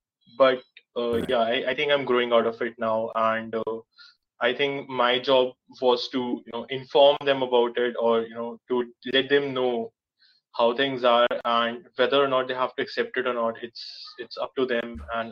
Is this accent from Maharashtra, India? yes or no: no; Delhi, India; And I am from South Delhi.